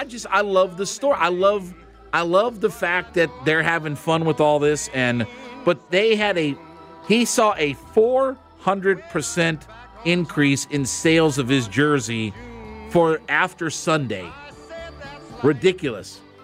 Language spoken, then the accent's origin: English; Canton, Ohio, United States; So we had those all over Ohio. For us, because we didn't have Waffle House in my hometown. We have so we have Waffle House now in Canton, Ohio, but we did not have Waffle Houses.